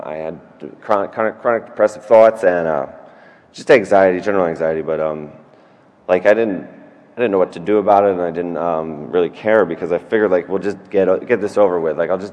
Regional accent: England, United Kingdom; accent: English; now in United States; I grew up in England, right? I moved to the United States. And I had an English accent.

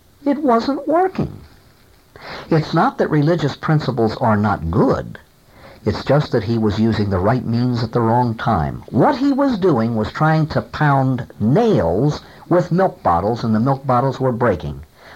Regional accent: Baltimore, Maryland, United States; I was born and raised in Baltimore, grew up there

